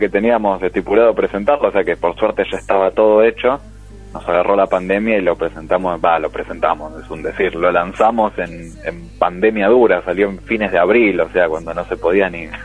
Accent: Buenos Aires, Argentina; yo soy de Buenos Aires, Nahue de Tigre, pero casi Buenos Aires.

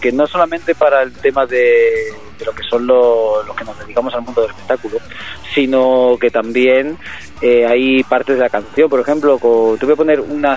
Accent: South, Spain; now in Segovia, Spain; me crié por el sur. Ajá. Pero ahora mismo estoy por Segovia.

